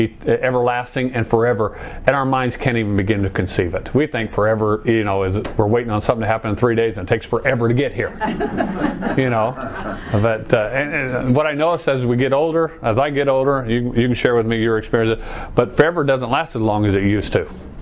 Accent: Chandler, Arizona, United States; When I grew up in Chandler, we used to have the irrigation ditches that came through to the communities

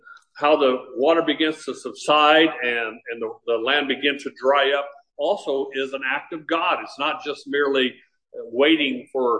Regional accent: Chandler, Arizona, United States; I grew up in Chandler, and all we ever drank in Chandler was well water.

